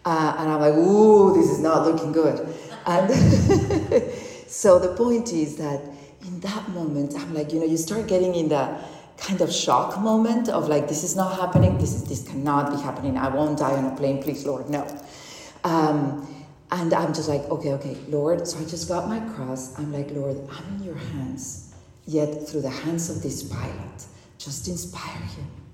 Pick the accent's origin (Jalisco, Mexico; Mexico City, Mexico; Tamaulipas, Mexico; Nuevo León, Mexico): Nuevo León, Mexico; Monterrey; We're flying from Monterrey, my hometown, to Los Cabos.